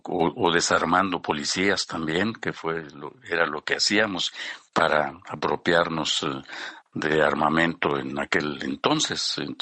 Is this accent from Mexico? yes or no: yes; Empalme, Sonora, Mexico; born there; allá en el estado de Sonora, en Empalme, municipio donde yo nací, donde estudié hasta la secundaria